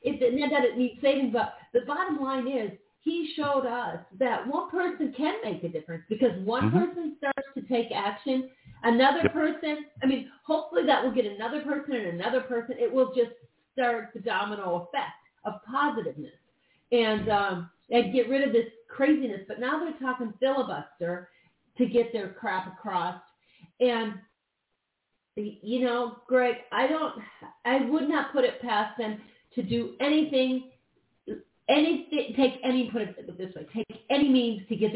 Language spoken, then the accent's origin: English; Midwest, United States; I mean, I grew up in the Midwest. So it's different than a big city.